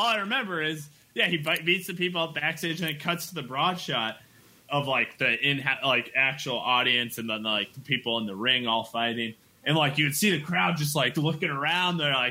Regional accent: Iowa, United States; I have a bit where I talk about my hometown, which is a small rural town in Iowa.

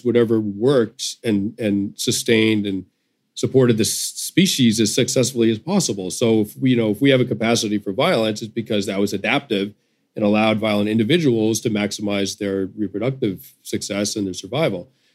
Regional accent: United States

